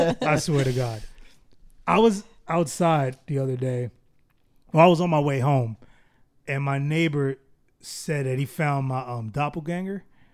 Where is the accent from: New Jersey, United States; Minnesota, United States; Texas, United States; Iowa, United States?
New Jersey, United States; Jersey City; Because I'll tell people I'm from Jersey City and they'll be like, what is that? And I'm like, come on, man. We're not that small of a town.